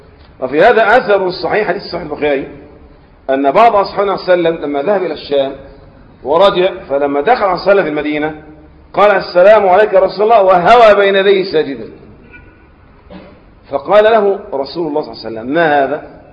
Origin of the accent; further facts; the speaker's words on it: Egypt; زي عندنا في مصر كل من حكم مصر اسمه ايه؟ فرعون.